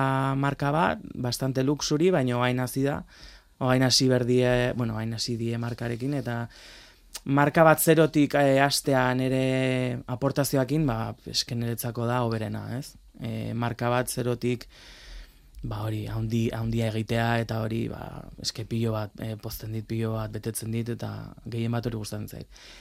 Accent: Zumarraga, Basque Country, Spain; hogeita hamabi urte dauzket, Zumarrakoa naiz.

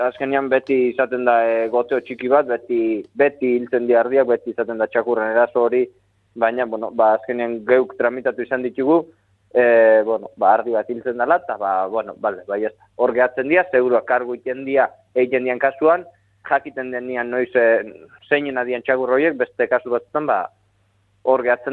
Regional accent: Eskoriatza, Basque Country, Spain; hemen gure ni Eskoriatzarra naiz, da hemen gure herrian ere

